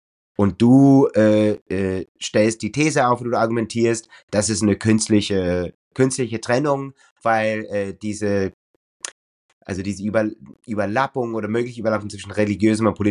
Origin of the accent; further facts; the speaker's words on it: United States; Also ich bin ja Amerikaner und komme aus einem Teil des Landes, wo ein wirklich sehr rechtes evangelikalisches, ich weiß nicht, wie es protestantisch.